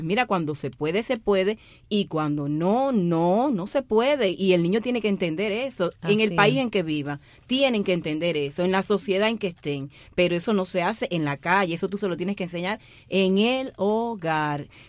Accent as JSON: {"language": "Spanish", "country": "Cuba", "moved": "as an adult", "said": "Yo vine de Cuba hace 2 años."}